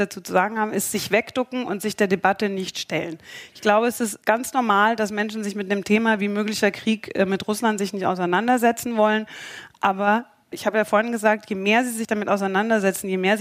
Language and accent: German; Munich, Bavaria, Germany; Ich bin in München aufgewachsen